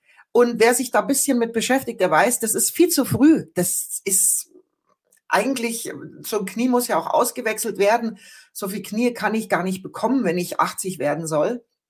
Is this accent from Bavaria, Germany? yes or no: yes; Bavaria, Germany; ich bin ja in Bayern aufgewachsen